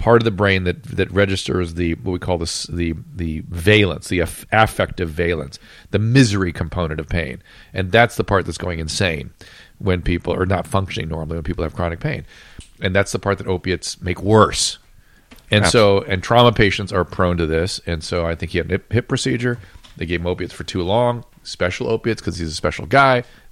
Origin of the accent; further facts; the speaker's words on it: Baltimore, Maryland, United States; We are from Baltimore, so she knows people.